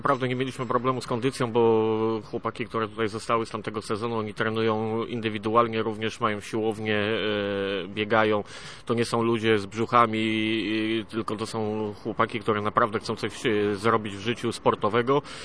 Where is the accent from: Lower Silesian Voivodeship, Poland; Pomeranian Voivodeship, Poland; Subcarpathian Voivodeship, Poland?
Pomeranian Voivodeship, Poland; Gdańsk; Akurat my tu jesteśmy z Gdańskiej Oruni.